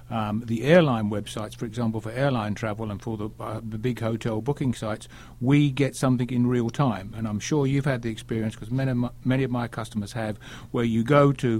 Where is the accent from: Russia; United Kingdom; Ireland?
United Kingdom; And being British, we like to celebrate failure.